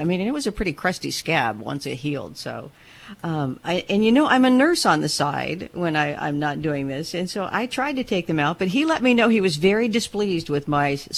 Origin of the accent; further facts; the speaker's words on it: California, United States; You can tell I'm from California, can't you?